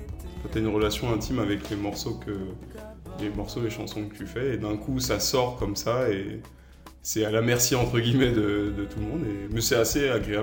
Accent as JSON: {"language": "French", "country": "Martinique", "tie": "born or raised there", "said": "de mon lien ancestral à ma terre de sang qui est le Sénégal et ma terre de cœur qui est la Martinique, là où j'ai grandi."}